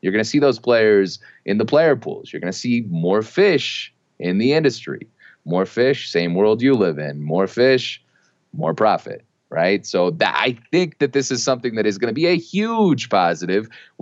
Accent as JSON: {"language": "English", "region": "Texas", "country": "United States", "said": "my wife and I, we're both from Texas."}